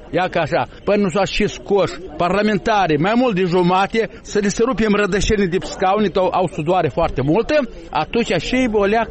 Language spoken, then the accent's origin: Romanian; Moldova; Noi suntem moldoveni și Moldova trebuie să existe pe pământ.